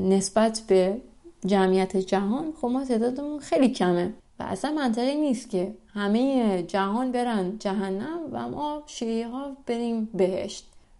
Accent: Mashhad, Razavi Khorasan, Iran; من توی فضای سنتی مذهبی بزرگ شدم، شهر مشهدم شهر خیلی مذهبی و شهر بالاخره امام رضا و اینا هستش.

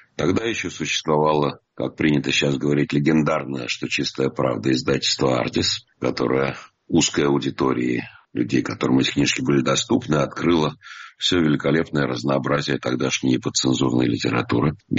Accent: Moscow, Russia; Я же вырос в Москве, но довольно часто ездил в Казахстан и в Ташкент, где у меня жили родные казахи.

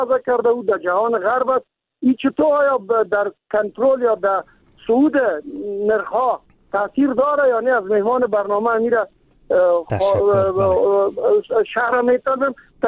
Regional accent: Kabul, Afghanistan; born or raised there

